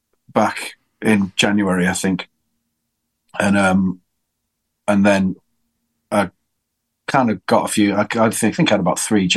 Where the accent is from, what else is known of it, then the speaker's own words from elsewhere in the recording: Brighton, South East England, United Kingdom; I moved to Brighton with my girlfriend